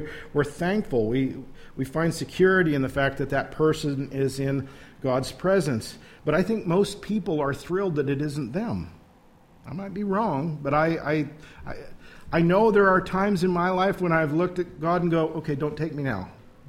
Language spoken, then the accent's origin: English; Wichita, Kansas, United States; also born or lived in Newton / Hesston; I was born in Newton. My first about 6 months, give or take, I lived on the south end of Main Street in Heston. We moved to Wichita after that.